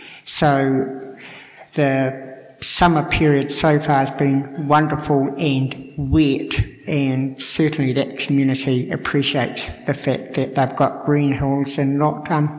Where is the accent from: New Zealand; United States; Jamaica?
New Zealand; Hawke's Bay; I'm from Hawke's Bay, and I've been here over the last 10 days, and really a celebration for the greenness of it. I live just outside on the edge of Hastings